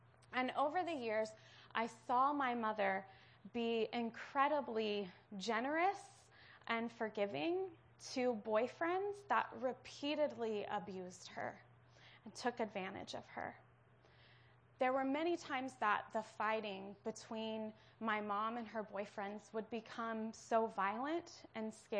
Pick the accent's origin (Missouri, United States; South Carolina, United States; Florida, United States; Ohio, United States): Ohio, United States; Hamilton; moved away as an adult; now in San Francisco, United States; Over 9 years ago, my husband and I moved from Cincinnati to San Francisco. We were both from Cincinnati. Actually, he's from Cincinnati, and I'm from a small town north of Cincinnati that my grandma calls Hamilton, Ohio.